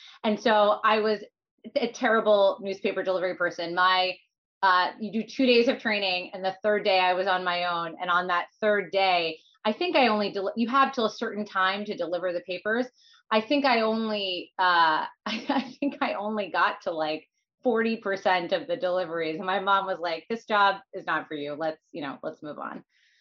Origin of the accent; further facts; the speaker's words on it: New Jersey, United States; So I grew up in New Jersey, was fully middle class.